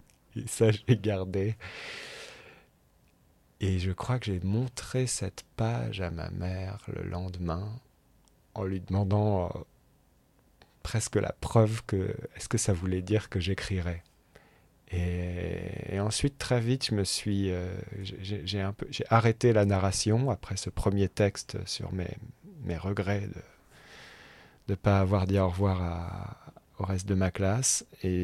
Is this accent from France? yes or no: yes; Normandy, France; moved away as an adult; je viens de Haute-Normandie et j'ai vécu à une trentaine de kilomètres de Rouen jusqu'à 18 ans.